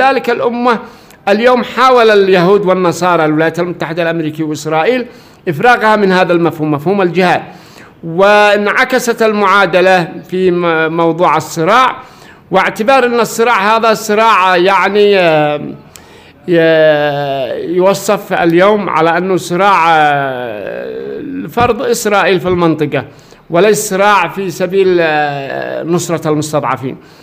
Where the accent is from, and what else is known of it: Yemen